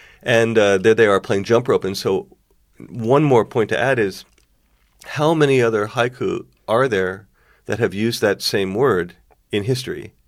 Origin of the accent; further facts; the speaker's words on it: Connecticut, United States; I'm from Connecticut, mm-hmm. where they just our cicadas are buzzsaws.